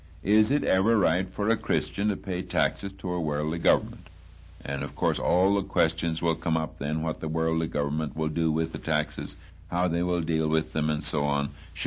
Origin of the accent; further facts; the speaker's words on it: Canada; it happens in my own case that I was born and reared in Canada, and I grew to manhood and lived for a time as a Canadian citizen.